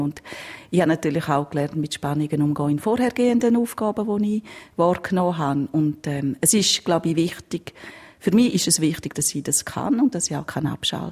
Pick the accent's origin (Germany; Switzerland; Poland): Switzerland; Tarasp, Graubünden; bei uns in Rougein oder in Tarasp hat es keinen Kindergarten gegeben.